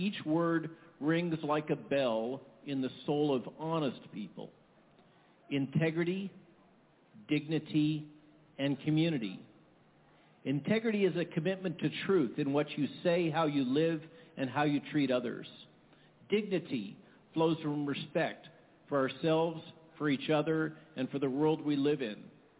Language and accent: English; Goleta, California, United States; also born or lived in Palo Alto, United States; I was born in Palo Alto, raised in Goleta, California. But when I returned to my birth state, I hardly recognize it.